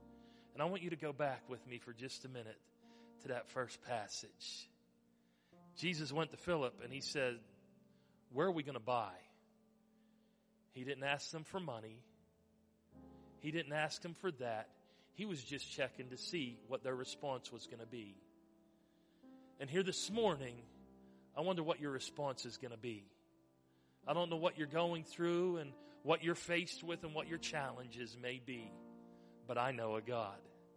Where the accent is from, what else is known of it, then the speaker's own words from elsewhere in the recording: Parker, Pennsylvania, United States; I grew up in Parker, Pennsylvania. I spent pretty much the first 38 years of my life in Parker, Pennsylvania.